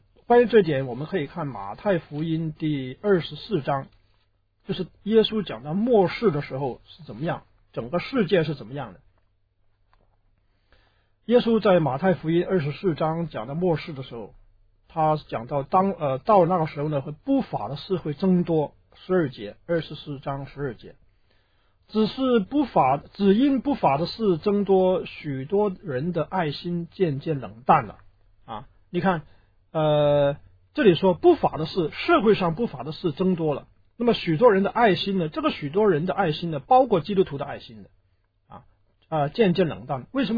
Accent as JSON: {"language": "Chinese", "country": "China", "said": "我们中国人呢这特别的缺乏这个勇气，这个勇是比较在我们儒家思想里面比较不是那么强调的啊。"}